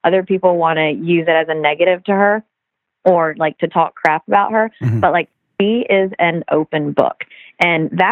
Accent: Mint Hill, North Carolina, United States; Okay, so I'm not from Raleigh, but I'm from North Carolina. Okay. A little town called Mint Hill, right on the outskirts of Charlotte. and born and raised in the same house. Yeah, my parents still live there.

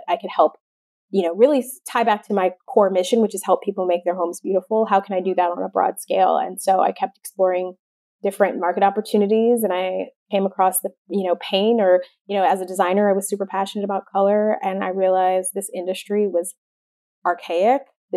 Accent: Detroit, Michigan, United States; I grew up in suburban Detroit.

